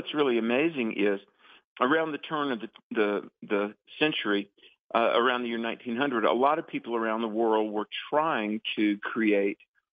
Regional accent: North Carolina, United States; You know, down in my home state of North Carolina, you can go to the Outer Banks.

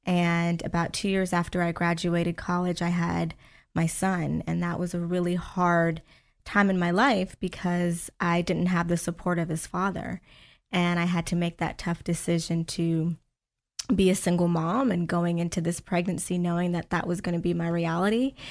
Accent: Orlando, Florida, United States; Born and raised, been here my whole life, Central Florida. At that, I was born in Orlando, raised in Orlando, and I love the weather.

